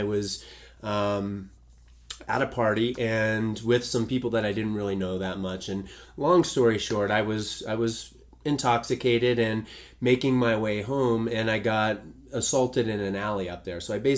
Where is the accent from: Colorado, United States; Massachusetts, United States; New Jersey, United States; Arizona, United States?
Colorado, United States; Boulder; And I grew up in Boulder.